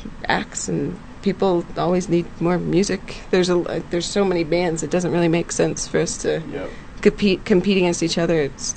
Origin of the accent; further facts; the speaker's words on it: Logan, Utah, United States; Yeah, I grew up in Logan.